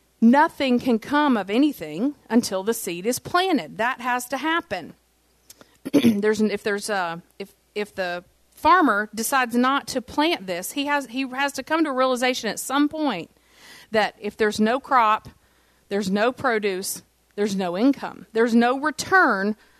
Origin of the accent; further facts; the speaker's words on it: Tennessee, United States; And so we're originally from Tennessee, and there were kids who lived in Pensacola that had never seen the mountains.